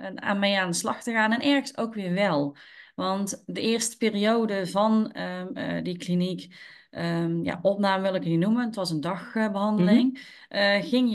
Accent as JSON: {"language": "Dutch", "region": "North Brabant", "country": "Netherlands", "said": "ik kom uit Brabant en ik werk momenteel in de GGZ-zorg."}